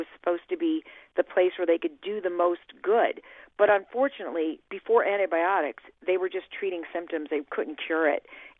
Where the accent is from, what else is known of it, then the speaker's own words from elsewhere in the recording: Ohio, United States; I think I'm a little bit biased because I am from Ohio. I'm from the North Coast, as they call it here.